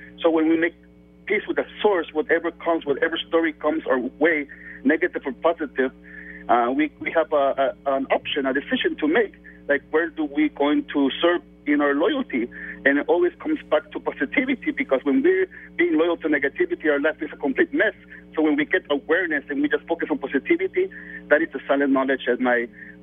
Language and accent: English; Tijuana, Baja California, Mexico; And growing up in Tijuana, Mexico, over there, there was a cultural tradition in my neighborhood